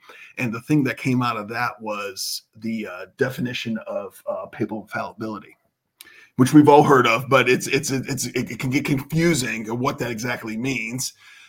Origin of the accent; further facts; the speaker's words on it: Cleveland, Ohio, United States; Ferry is from the same hometown I was born in Cleveland, Ohio.